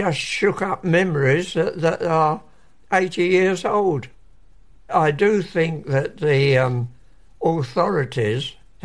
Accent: Bromley, London, United Kingdom; I was born in Bromley, Kent, in 1927. I lived there for the first 30 years of my life.

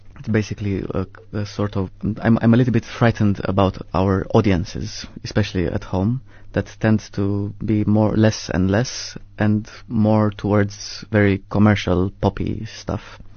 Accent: Piatra Neamț, Neamț County, Romania; English is a second language; It's my hometown called Piatra Neamț. It's in the north, in the Carpathian Mountains, quite close to Ukraine, actually.

